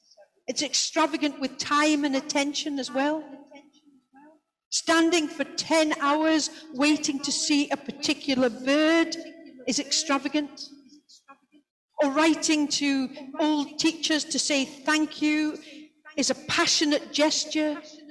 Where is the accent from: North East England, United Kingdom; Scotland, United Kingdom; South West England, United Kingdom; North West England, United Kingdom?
North East England, United Kingdom; I'm a Geordie, I can say courting.